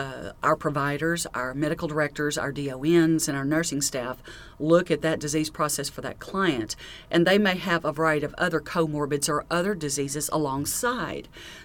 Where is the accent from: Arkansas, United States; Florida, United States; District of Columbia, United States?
Arkansas, United States; Hamburg; I'm actually from Hamburg, so I'm in the extreme southeast corner, so it was a long trek today